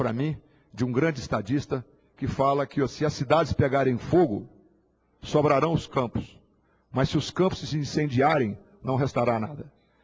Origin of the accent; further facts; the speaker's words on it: Minas Gerais, Brazil; de uma forma muito especial à minha terra, a Minas Gerais